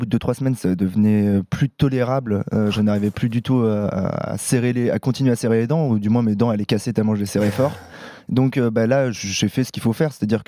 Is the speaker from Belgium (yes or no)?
no; Paris, Île-de-France, France; C'est quand même un des rares trails qui se passe chez moi à Paris.